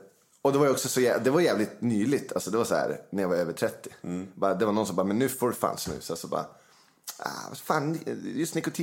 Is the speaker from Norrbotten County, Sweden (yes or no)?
yes; Luleå, Norrbotten County, Sweden; Ja, det ligger, alltså det är Härtsjön eller Luleås största bostadsområde, men det är väl liksom där vi växte upp, är väl typ en mil till stan kanske.